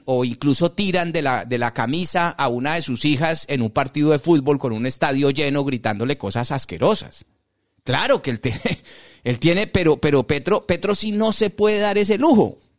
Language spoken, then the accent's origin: Spanish; Colombia; Yo no aspiro a más como colombiano.